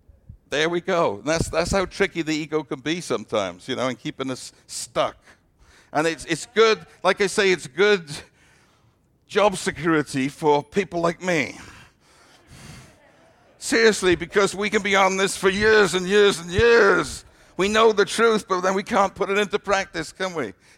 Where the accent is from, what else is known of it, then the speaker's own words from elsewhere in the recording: United Kingdom; now in Texas, United States; I still think of myself somewhat as British sometimes. But I know I'm a Texan now, yeah.